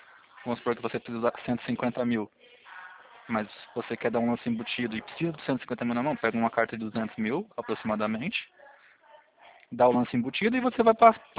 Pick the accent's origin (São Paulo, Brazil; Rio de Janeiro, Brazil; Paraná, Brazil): São Paulo, Brazil; eu sou do interior de São Paulo, também sou de São Paulo, mas sou do interior.